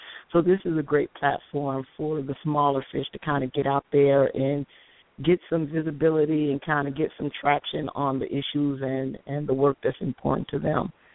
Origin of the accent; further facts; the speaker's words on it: Chicago, Illinois, United States; Yeah, I am actually local, so I'm from the Chicagoland area, and I went to Columbia College Chicago